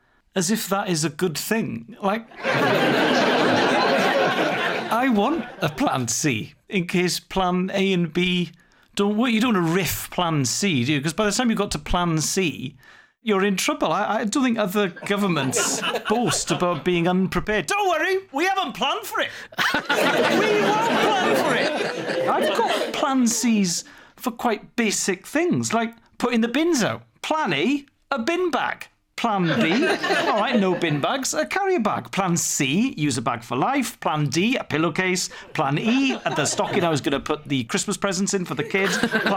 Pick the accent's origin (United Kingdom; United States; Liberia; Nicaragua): United Kingdom; St Davids, Wales; I grew up near St David's, which is the UK's smaller city. Population 1,600.